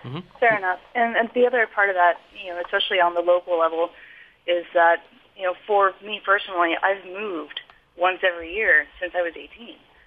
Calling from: Columbia, United States; Well, I live in Fayette currently, but I am calling from Columbia.

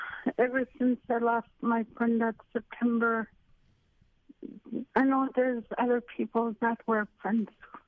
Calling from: Anchorage, Alaska, United States; I come not anonymous, but … I'm calling from Anchorage.

